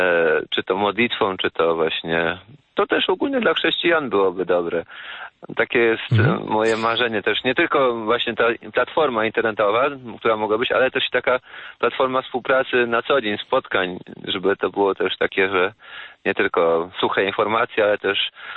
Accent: Masovian Voivodeship, Poland; spod Warszawy.

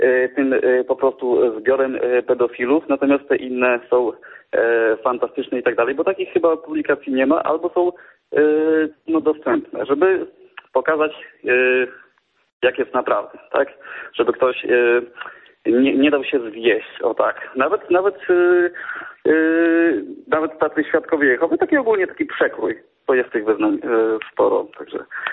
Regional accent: Subcarpathian Voivodeship, Poland; jestem z Podkarpacia.

